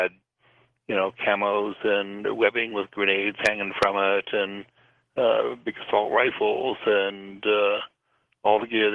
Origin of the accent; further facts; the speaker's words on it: United States; it is really bothersome, almost in kind of an aesthetic way as an American.